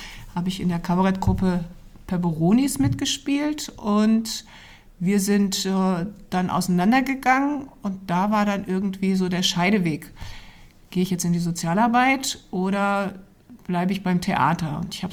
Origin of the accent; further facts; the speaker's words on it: Goslar, Lower Saxony, Germany; born there; Vor vielen Jahren bin ich in Goslar geboren, genau.